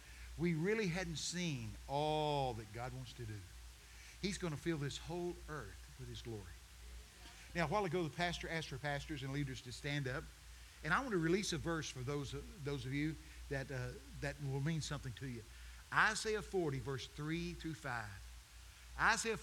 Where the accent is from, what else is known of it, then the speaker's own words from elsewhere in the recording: Texas, United States; I'm from Texas.